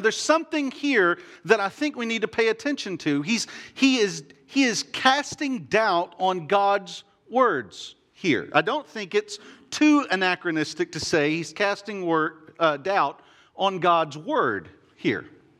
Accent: Texas, United States; But being from East Texas and having been raised on a 300-acre cattle ranch, I've learned to have a healthy respect of snakes.

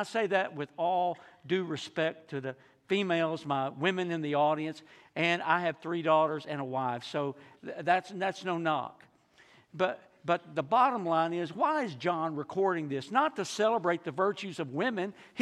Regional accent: Texas, United States; Well, when I was growing up in East Texas, before the days of cable television, you got three TV stations. You got one in Texarkana, and you got two in Shreveport.

